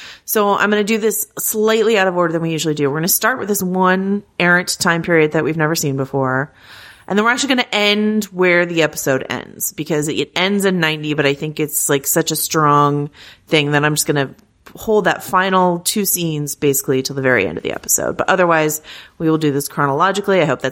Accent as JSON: {"language": "English", "region": "Arkansas", "country": "United States", "tie": "born or raised there", "lives_now": "Louisiana, United States", "said": "When I was growing up in Arkansas, I never knew a single Ardoin, but down here in Louisiana, they are everywhere."}